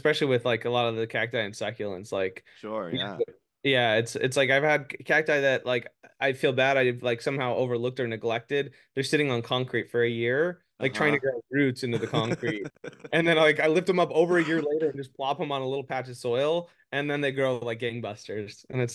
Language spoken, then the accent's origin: English; Phoenix, Arizona, United States; I grew up in Phoenix, Arizona, and I felt very disconnected with nature.